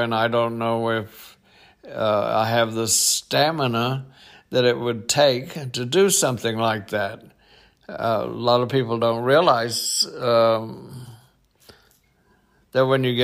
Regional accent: Texas, United States; I'm in Texas. It's where I'm from, my home state.

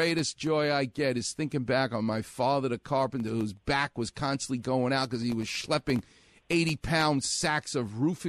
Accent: New York, United States; I'm Jewish and I'm from New York. We don't ride horses.

